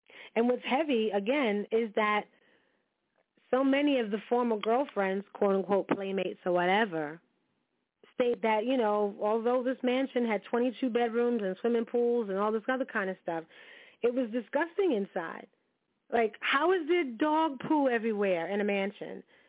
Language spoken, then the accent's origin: English; Jamaica; because, you know, I'm Jamaican and Dominican.